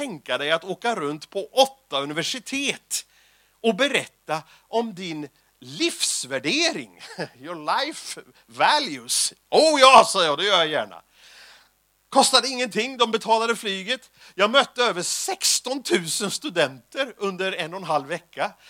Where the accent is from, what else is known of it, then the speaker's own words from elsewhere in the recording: Sweden; Och jag är ju svensk